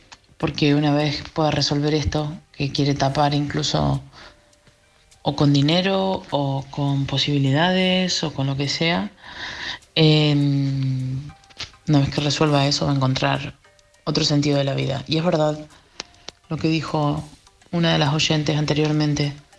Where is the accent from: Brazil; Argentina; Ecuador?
Argentina; soy argentina.